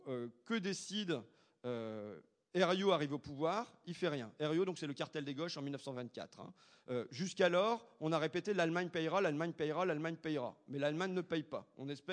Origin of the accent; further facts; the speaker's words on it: Amiens, Hauts-de-France, France; moi je viens de la Somme, je viens d'Amiens là aujourd'hui.